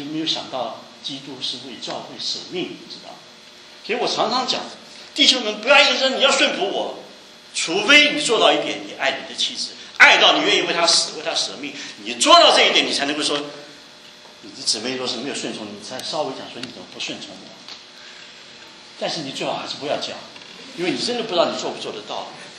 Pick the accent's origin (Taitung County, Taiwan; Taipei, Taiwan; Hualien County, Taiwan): Taipei, Taiwan; now in United States; 我结婚的时候，我不知道你们怎么样，我真的跑老远跑到陈阿姨家去哎，我去娶她哎。我家在台北，她在基隆